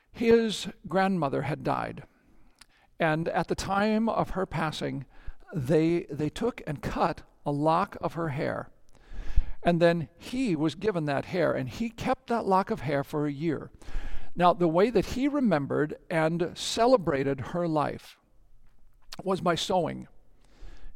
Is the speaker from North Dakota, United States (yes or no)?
yes; North Dakota, United States; I was raised in North Dakota in a pastor's house. And when you are 4 and 5 and 6 years old as a boy in North Dakota, oh my gosh, what this means is snow.